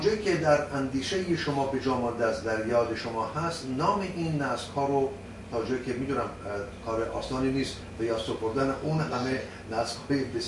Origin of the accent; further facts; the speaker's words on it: Iran; now in Australia; 7 سال پس از این که من از ایران بیرون آمدم به استرالیا